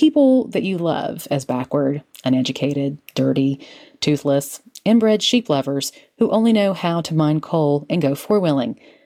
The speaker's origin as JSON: {"language": "English", "town": "Beckley", "region": "West Virginia", "country": "United States", "tie": "born or raised there", "said": "I grew up in Beckley, West Virginia, home to the Woodrow Wilson Flying Eagles"}